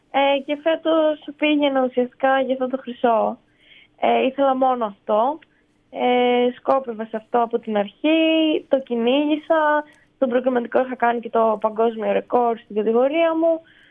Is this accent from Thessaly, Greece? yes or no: no; Kastoria, Western Macedonia, Greece; Ναι, είμαι από την Καστοριά